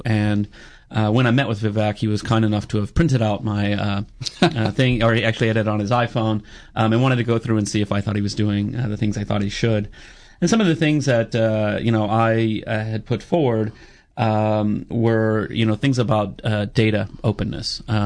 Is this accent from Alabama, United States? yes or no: yes; Alabama, United States; also born or lived in Chicago; Well, I guess I grew up in Alabama, which surprises people sometimes. Grew up in Alabama and ended up going to university in Alabama and also at Indiana University.